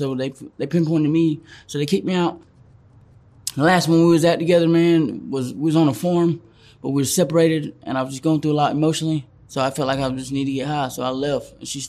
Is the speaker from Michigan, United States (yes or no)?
no; Phenix City, Alabama, United States; I grew up in Phenix City, Alabama.